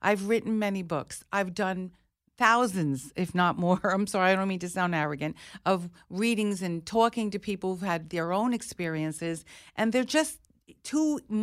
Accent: United States; Our country especially, because I'm an American, a very proud American.

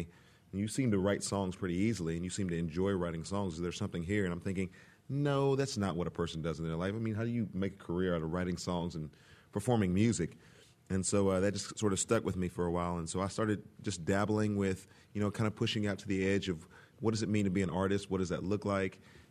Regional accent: Texas, United States; Yes, sir. I'm from Texas.

